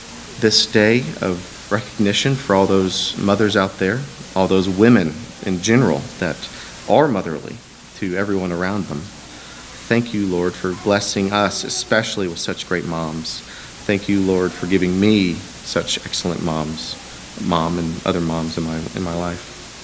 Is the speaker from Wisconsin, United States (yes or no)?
no; Texas, United States; because we grew up in Texas. We are Texans, but now we're West Virginians.